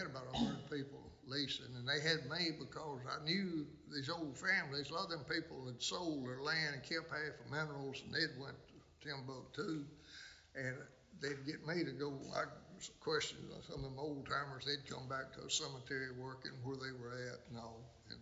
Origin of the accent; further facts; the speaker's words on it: Chester, United States; he found out, said, you from Chester? I said, yes, sir, I'm from Chester.